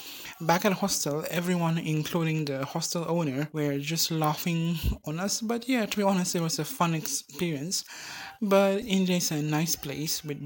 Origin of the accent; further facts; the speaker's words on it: Mauritius; also born or lived in Wales; I'm from Wales, UK, but I grew up in Mauritius.